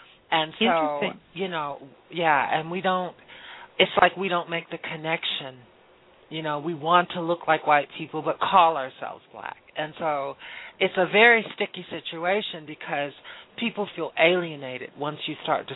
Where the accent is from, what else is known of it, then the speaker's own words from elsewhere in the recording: Omdurman, Khartoum, Sudan; born there; English is a second language; I was born in Omdurman, Sudan, a Sunni Muslim, and there were only three blacks in our whole school.